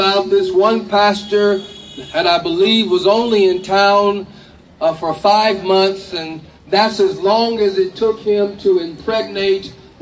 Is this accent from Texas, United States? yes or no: no; California, United States; I'm from California, and she is from Delta.